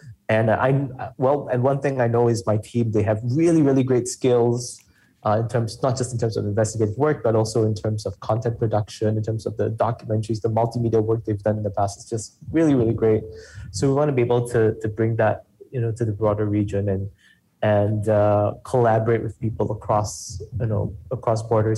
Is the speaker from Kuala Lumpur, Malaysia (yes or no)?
yes; Jinjiang, Kuala Lumpur, Malaysia; I come from a pretty poor family. My family, we grew up in Jinjiang, which is, those people who are from KL will know, is a new village, a bit of a ghetto.